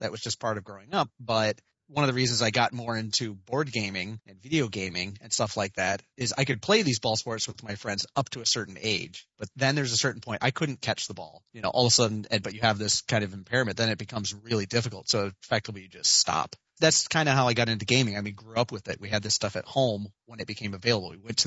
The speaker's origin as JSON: {"language": "English", "town": "Rochester", "region": "Michigan", "country": "United States", "tie": "born or raised there", "said": "so I grew up in Rochester, Michigan. That's the home of Leader Dogs for the Blind."}